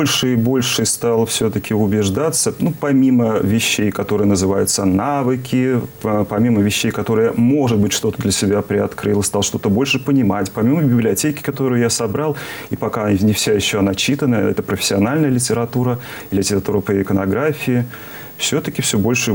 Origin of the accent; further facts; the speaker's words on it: Abramtsevo, Moscow Oblast, Russia; also born or lived in Kronstadt / Radonezh; меня увезли из города Кронштадт, и я оказался в городе Хотьково, меня не спросили. Но зато я вырос в Абрамцеве, зато я вырос в Радонеже, и лавра была недалеко.